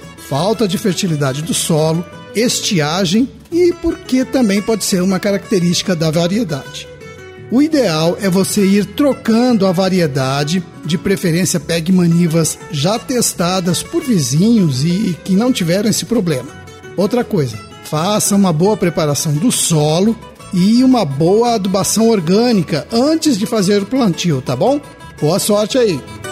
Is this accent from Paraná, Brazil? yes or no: yes; Quinta do Sol, Paraná, Brazil; para o Valeriano, de Quinta do Sol, lá da minha terra